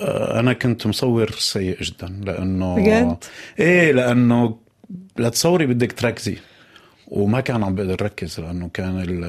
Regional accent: Damascus, Damascus Governorate, Syria; وكمان كسوري وكدمشقي

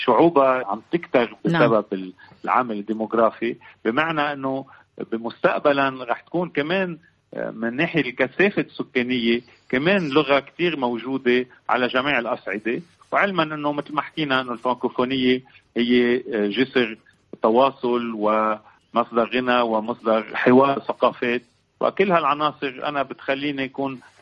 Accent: Beirut, Beirut Governorate, Lebanon; أنا ابن بيروت، وأن كانت عائلتي الأصل من دير القمر، ولكن أنا ربيت ببيروت وهيدي مدينتي

